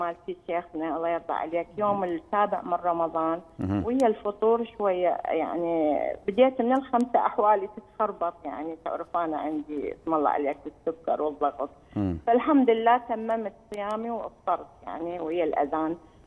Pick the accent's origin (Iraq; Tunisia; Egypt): Iraq; إحنا عندنا بالعراق يعني الواحد يضحي بحياته